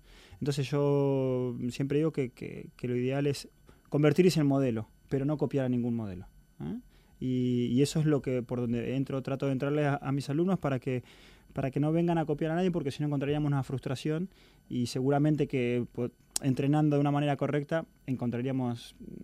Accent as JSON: {"language": "Spanish", "country": "Argentina", "said": "pero yo soy argentino y en Argentina nos decimos"}